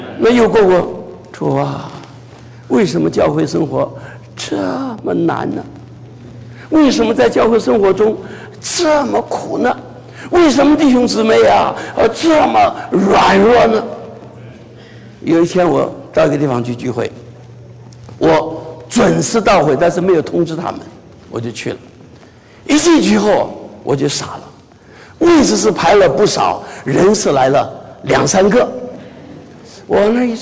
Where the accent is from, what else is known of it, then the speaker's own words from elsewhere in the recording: China; 好像我们中国人的八月十五，对不对？